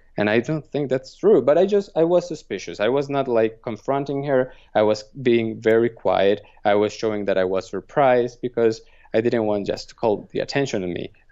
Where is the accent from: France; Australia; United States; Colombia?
Colombia; Medellin, Antioquia; English is a second language; I'm from Medellin. I lived those years and when I was a child.